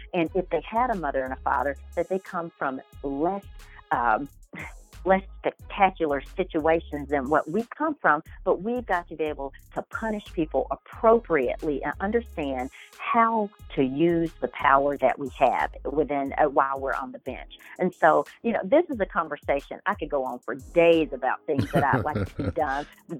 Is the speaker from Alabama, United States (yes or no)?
yes; Birmingham, Alabama, United States; also born or lived in Selma / Montgomery; I'm actually originally from Selma, Alabama. I was actually, my mom and dad are both from Selma.